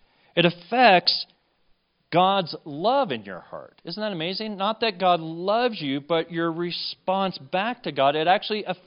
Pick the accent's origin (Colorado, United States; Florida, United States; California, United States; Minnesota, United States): Colorado, United States; Pueblo; her and I were raised in Pueblo, Colorado.